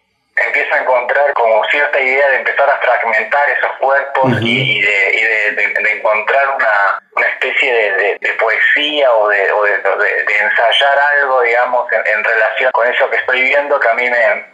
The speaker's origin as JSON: {"language": "Spanish", "region": "Neuquén", "country": "Argentina", "moved": "as an adult", "said": "Yo soy de Neuquén, vine a estudiar cine en el 99, 2000 más o menos, y ahí ya me quedé"}